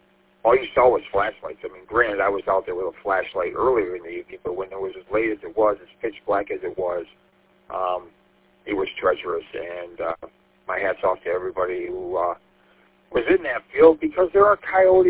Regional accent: St. Clair Shores, Michigan, United States; now in Madison Heights, United States; I'm originally from St. Clair Shores and Macomb County, I mean, all the way out to Chesterfield and all the little stops in between St. Clair Shores and Chesterfield.

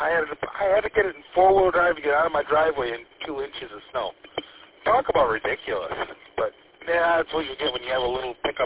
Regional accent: Vanderbilt, Michigan, United States; I was born and raised there in Vanderbilt and Snow Belt of America, you know.

